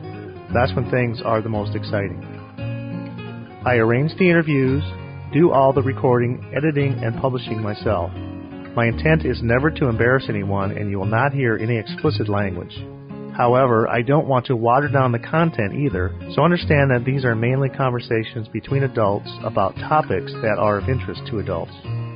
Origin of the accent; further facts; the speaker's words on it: St. Louis, Missouri, United States; I am a geocacher from St. Louis, Missouri.